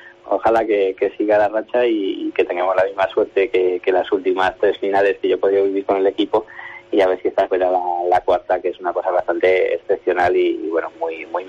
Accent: Huesca, Aragon, Spain; yo creo que ya me tienen cariño y yo ahí soy el de Huesca.

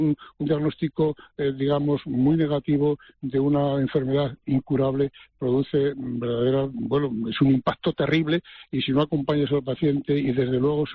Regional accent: Aranjuez, Community of Madrid, Spain; No, ya estoy en mi tierra, yo vivo en Aranjuez

